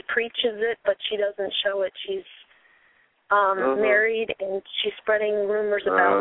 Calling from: Chicago, Illinois, United States; I'm calling from Chicago.

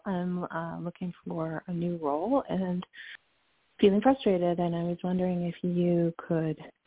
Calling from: Illinois, United States; Hi. I'm calling from Illinois.

